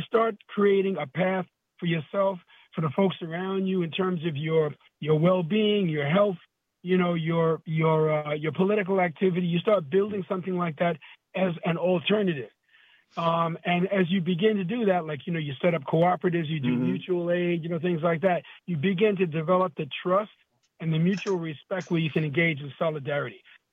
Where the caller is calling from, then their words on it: Baltimore, Maryland, United States; I'm calling from Baltimore.